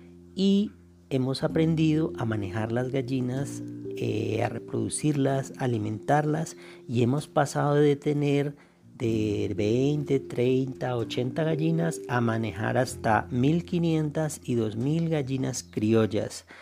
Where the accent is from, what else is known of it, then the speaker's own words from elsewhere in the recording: Tolima, Colombia; soy un campesino del Tolima que desde hace unos 24 años, ya casi 25 años, empezó a trabajar con gallinas